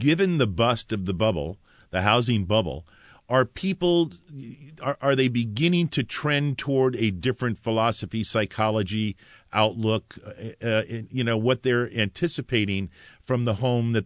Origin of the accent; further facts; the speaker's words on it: Bronx, New York, United States; I was born and raised in the Bronx. And I was I was raised on the absolute same street that my mom was raised in.